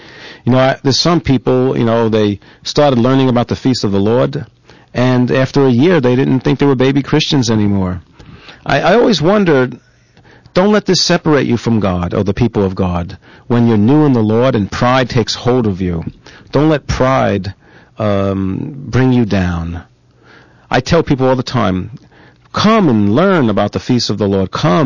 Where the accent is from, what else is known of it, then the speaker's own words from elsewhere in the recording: New York, United States; now in Bible Belt; And I live in the Bible Belt at the moment, even though I'm from New York.